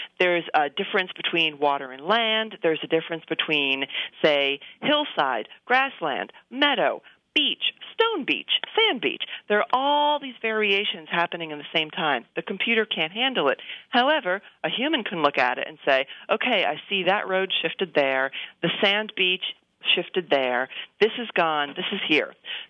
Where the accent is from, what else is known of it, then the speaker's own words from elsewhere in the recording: New York, United States; And for me personally, I grew up in the New York area, so a lot of the photos, I'm like, hey, I was there.